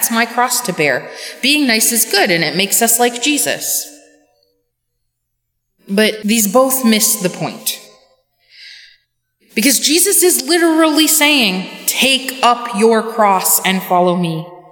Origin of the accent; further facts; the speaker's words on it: Canada; I grew up in Canada in a middle-class home.